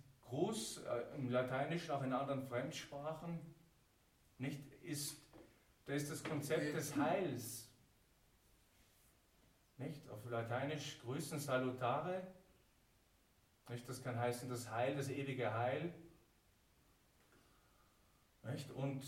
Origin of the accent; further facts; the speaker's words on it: Austria; Bei Ihnen in Bayern und bei uns in Österreich, grüß Gott.